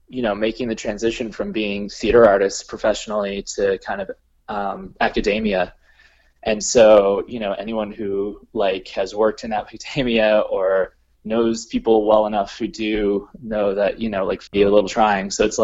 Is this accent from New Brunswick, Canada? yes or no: no; Vancouver, British Columbia, Canada; I was born in Vancouver. I grew up, on the West Coast for the most part. Vancouver is definitely a place that I self-identify with pretty strongly. And I've also spent, a fair amount of time, particularly growing up, like in the islands, off the coast